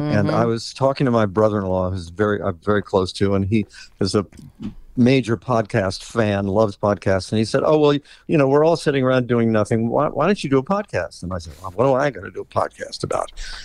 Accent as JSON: {"language": "English", "region": "West Virginia", "country": "United States", "tie": "born or raised there", "said": "she also is from West Virginia, which is my home state."}